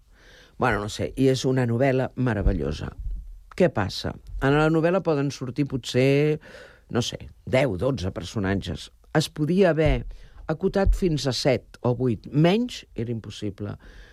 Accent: Sant Cugat, Catalonia, Spain; perquè és el meu poble i a Sant Cugat sí que el faig.

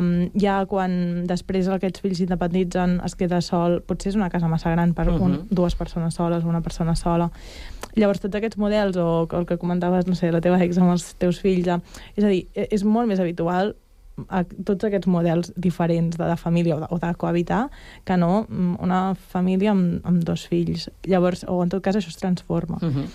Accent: Catalonia, Spain; Jo soc del Montseny

